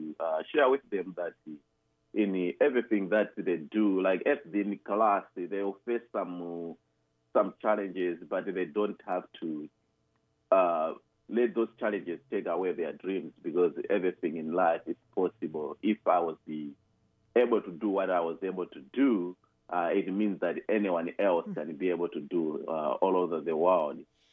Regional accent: Malawi; So I grew up in Malawi, in a small village in Malawi. I grew up in the farming village. So my parents are farmers.

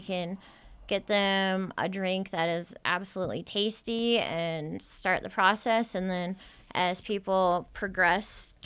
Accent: Oregon, United States; I've lived in Utah for 11 years, and I'm originally from Oregon

